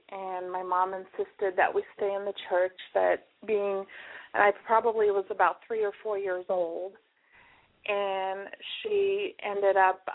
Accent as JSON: {"language": "English", "town": "Kingman", "region": "Arizona", "country": "United States", "tie": "born or raised there", "said": "Well, I grew up in Kingman. My dad was not in the picture. I am half Native American. My tribe is located in Oklahoma. I'm half Cheyenne and Arapaho."}